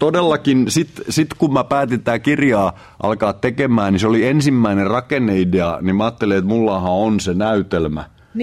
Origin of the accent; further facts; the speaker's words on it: Tampere, Pirkanmaa, Finland; mä oon tamperelainen